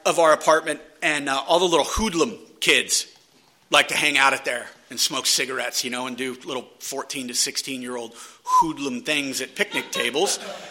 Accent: San Diego, California, United States; I grew up down in Ocean Beach on the seawall, you know, pounding 40s and hanging out with the skate kids

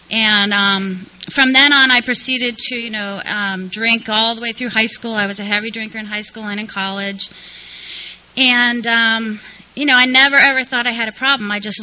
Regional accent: East Coast, United States; When I was growing up on the East Coast, I was raised in a family of alcoholics.

